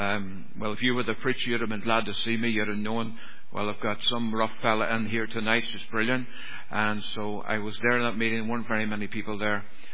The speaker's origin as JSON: {"language": "English", "town": "Ballynahinch", "region": "Northern Ireland", "country": "United Kingdom", "tie": "born or raised there", "lives_now": "Scotland", "said": "So I'm from Ballinahinch. I was brought up in a good home. It was a religious home. We went to our local Presbyterian church"}